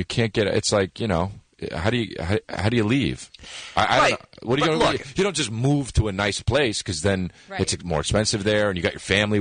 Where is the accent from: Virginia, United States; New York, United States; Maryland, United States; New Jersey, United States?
New Jersey, United States; now in Los Angeles, United States; I grew up in New Jersey.